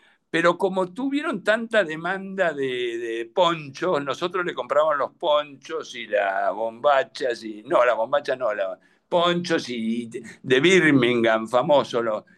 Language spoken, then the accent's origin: Spanish; San Antonio de Areco, Buenos Aires Province, Argentina; primero que somos de Areco y estas fotos, muchas son de Areco